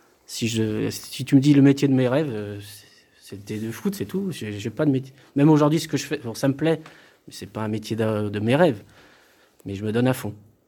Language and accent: French; Portugal; Le ménage, bon, je suis portugais, donc maçon, pour changer.